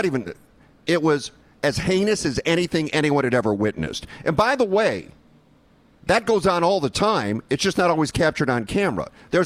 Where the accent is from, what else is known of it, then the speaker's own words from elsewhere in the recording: Detroit, Michigan, United States; also born or lived in Los Angeles, United States; I grew up in Detroit. I was in the riots in 67. I know what it's like. I lived through the Watts riots of 92 in Los Angeles.